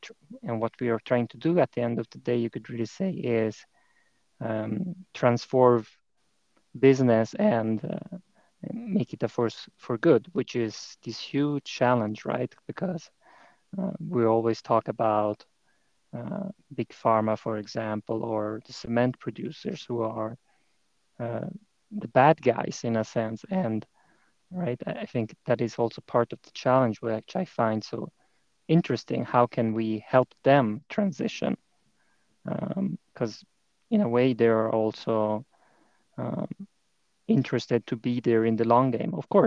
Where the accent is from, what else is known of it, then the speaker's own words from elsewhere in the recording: Ticino, Switzerland; now in Baden, Switzerland; I come from the Italian-speaking part of Switzerland, Ticino, from the very south.